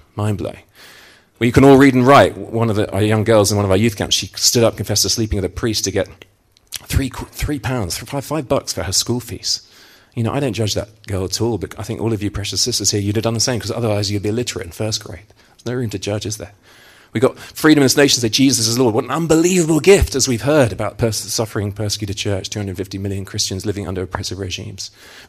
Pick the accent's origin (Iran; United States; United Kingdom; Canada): United Kingdom; Now, talking as a Brit, you know, our national pastime is moaning.